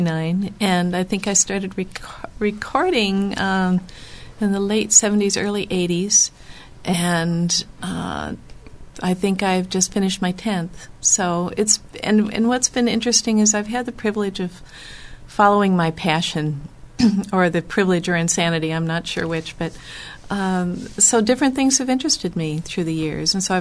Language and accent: English; Bellingham, Washington, United States; And back home in Bellingham, Washington, which is my hometown, not where I'm living right now, I started a choir, and then I started another choir.